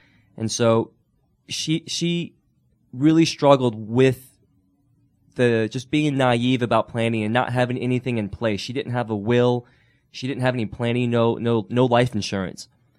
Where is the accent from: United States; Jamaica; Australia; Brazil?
United States; Dunwoody, Georgia; I was born and raised in Dunwoody, Georgia. My family had a Chinese restaurant in Dunwoody, Georgia at the Georgetown Shopping Center